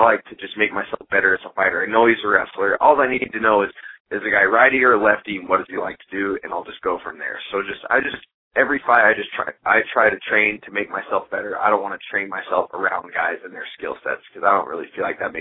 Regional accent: Washington, United States; I mean, this is my home state. This is Washington.

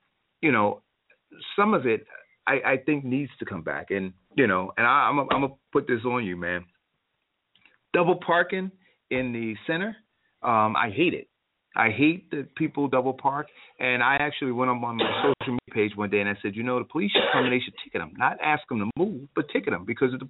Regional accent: Newark, New Jersey, United States; also born or lived in Irvington; I remember growing up in Irvington. I tell people this all the time. I mean, I don't want it to come back to this Irvington, but I remember growing up in Newark and, you know, 10, 11 years old, walking to Irvington Park

